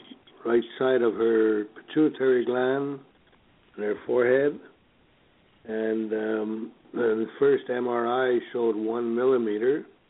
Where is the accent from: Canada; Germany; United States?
Canada; Riviere Baudette, Quebec; from Riviere Baudette, Quebec.